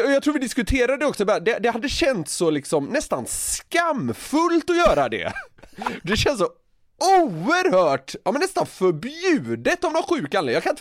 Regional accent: Gothenburg, Västra Götaland County, Sweden; jag är ju från Göteborg

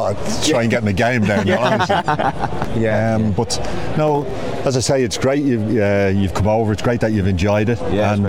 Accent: Stoke Newington, London, United Kingdom; born there; My parents are over working here, and I was born here in Stoke Newington, and they went back after about a month. My dad got a job back home and moved back, so I ended up back there.

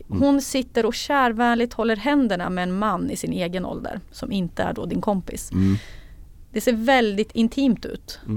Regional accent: Sundsvall, Västernorrland County, Sweden; jag är från Sundsvall.

